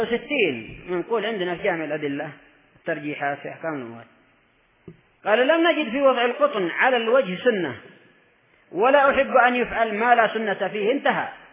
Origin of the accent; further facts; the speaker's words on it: Yemen; الطعام والذبائح عندنا في اليمن أيضا للقات والدخان